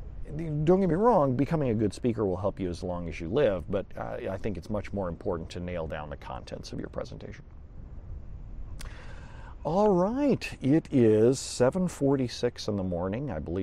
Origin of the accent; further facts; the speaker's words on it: Southern United States, United States; accent: Southern; That's because I come from the South. I don't have as much of an accent now because I've traveled around a lot.